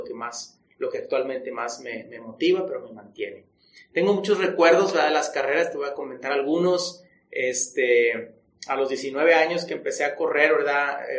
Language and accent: Spanish; Monterrey, Nuevo León, Mexico; soy de aquí de Monterrey. Mi familia, toda es de Monterrey … soy el mayor de 4 hermanos.